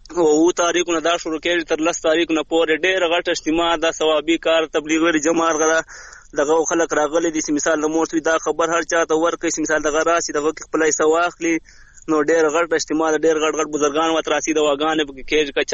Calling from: Harnai, Balochistan, Pakistan; بلوچستان هرنای کچاړی نه

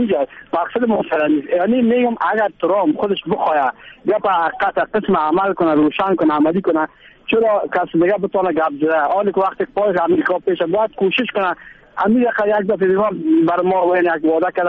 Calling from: Mazar-i-Sharif, Balkh, Afghanistan; از مزار شریف آمدیم.

